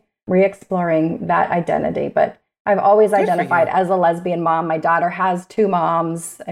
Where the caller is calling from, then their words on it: Arizona, United States; I am in Arizona.